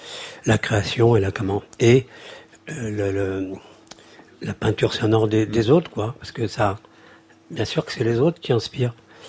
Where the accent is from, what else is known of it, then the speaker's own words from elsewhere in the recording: France; moi, je suis français, je chante en français